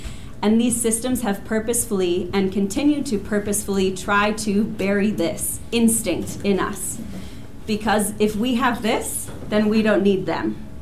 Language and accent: English; Wisconsin, United States; I'm from Menominee Land, southeastern Wisconsin. I'm also from the most conservative county in Wisconsin.